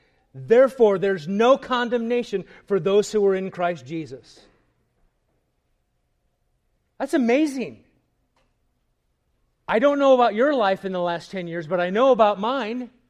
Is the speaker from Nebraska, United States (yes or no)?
yes; Nebraska, United States; also born or lived in California; I'm born and raised in Nebraska, so.